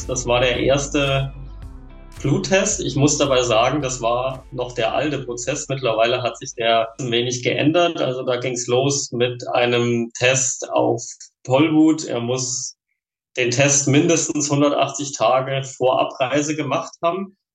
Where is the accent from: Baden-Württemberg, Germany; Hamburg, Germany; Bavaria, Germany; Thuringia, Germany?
Thuringia, Germany; Ich komme aus Thüringen, aus dem Wartburgkreis